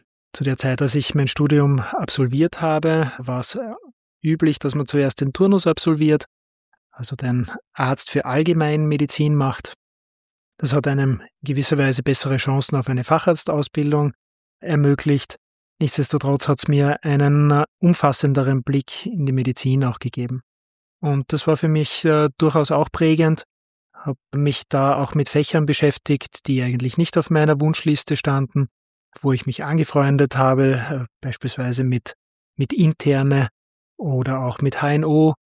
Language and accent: German; Graz, Styria, Austria; Ja, ich bin gebürtiger Grazer, waschechter Steirer sozusagen. Und dann hat mich meine Ausbildung nach Linz gebracht. Hier habe ich mit meiner Frau gut 7 Jahre verbracht.